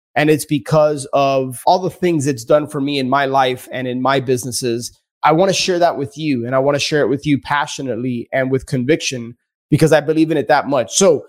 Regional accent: Miami, Florida, United States; But born and raised in Miami, my parents are from Cuba.

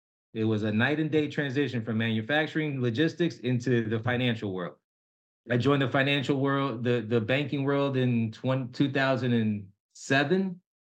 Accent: New Jersey, United States; moved away as an adult; now in Clarksville, United States; I'm born and raised in New Jersey. So I left New Jersey to join the military and then came back and out of the Army and went back to New Jersey.

